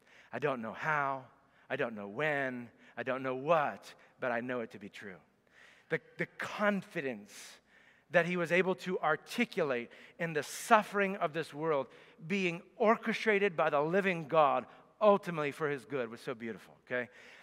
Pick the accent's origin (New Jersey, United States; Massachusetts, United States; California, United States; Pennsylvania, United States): Pennsylvania, United States; I grew up in Pennsylvania, and just down the road from me was 10th Presbyterian Church.